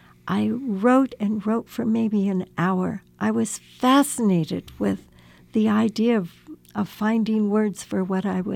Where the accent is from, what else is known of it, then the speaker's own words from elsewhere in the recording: California, United States; we grew up in the San Joaquin Valley, and it was the crop sprays.